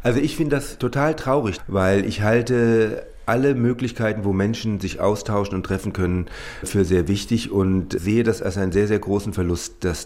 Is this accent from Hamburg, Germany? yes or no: no; Düsseldorf, North Rhine-Westphalia, Germany; now in Niederurff, Germany; Ich wohne seit 35 Jahren hier in Niederurf. Ich habe einen Migrationshintergrund. Ich komme aus dem Rheinland, bin dort in Düsseldorf geboren und aufgewachsen, habe dort auch studiert und habe dann meine Ausbildung in Marburg abgeschlossen